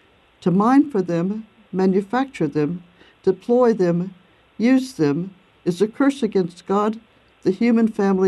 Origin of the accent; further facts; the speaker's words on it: United States; I grew up in America.